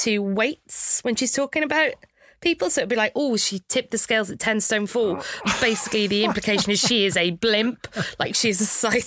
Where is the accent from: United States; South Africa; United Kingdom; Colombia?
United Kingdom; Cardiff, Wales; And I never thought I'd leave Cardiff. So I'm from Cardiff.